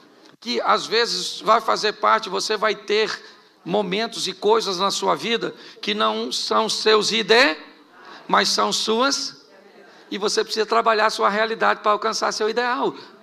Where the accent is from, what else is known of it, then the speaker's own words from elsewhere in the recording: Rio de Janeiro, Brazil; Porque eu estou aqui como carioca, mas estou convertido.